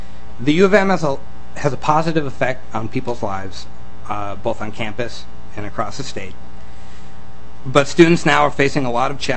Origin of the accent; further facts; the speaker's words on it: Grand Rapids, Minnesota, United States; also born or lived in St. Paul, United States; I was born in St. Paul, raised in Grand Rapids, Minnesota, which is where I call home.